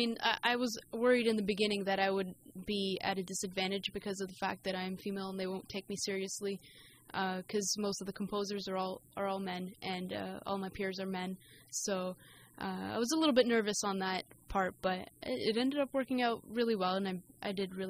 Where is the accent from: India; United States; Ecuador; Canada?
Canada; Markham, Ontario; I grew up in Markham, Ontario, so it's not too far from here. It's just about half an hour out of the city.